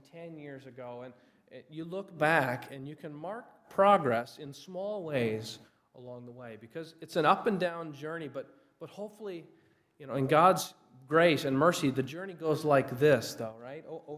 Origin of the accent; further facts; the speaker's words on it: Michigan, United States; We grew up in Michigan. My grandparents were in Florida